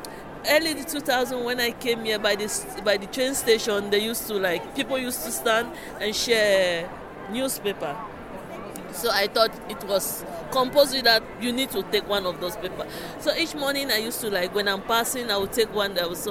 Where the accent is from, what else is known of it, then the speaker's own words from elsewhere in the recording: Cameroon; now in Netherlands; I'm from Cameroon.